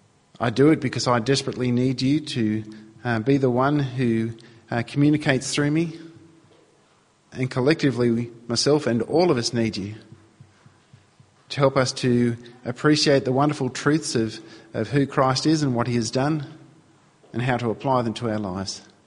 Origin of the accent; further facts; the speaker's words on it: New South Wales, Australia; even though I grew up in New South Wales